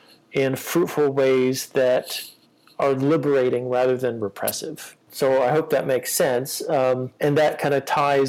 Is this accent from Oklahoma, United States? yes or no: no; California, United States; also born or lived in Glasgow, United Kingdom; this was just kind of the consciousness that I grew up with in California.